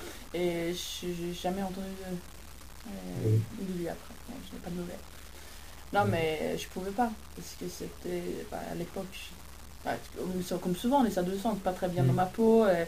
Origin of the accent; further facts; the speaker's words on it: Gothenburg, Västra Götaland, Sweden; French is a second language; Göteborg.